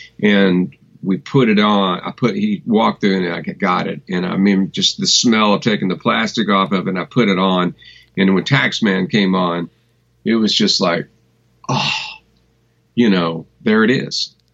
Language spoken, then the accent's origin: English; Louisville, Kentucky, United States; And, you know, I grew up in Louisville, Kentucky, and it was before YouTube. It was before the internet.